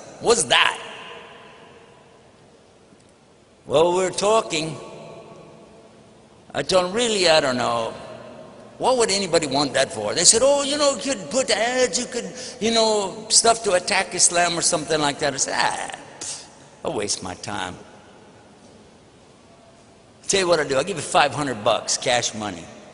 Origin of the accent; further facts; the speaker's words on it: Texas, United States; I'm from Texas, you know what I mean?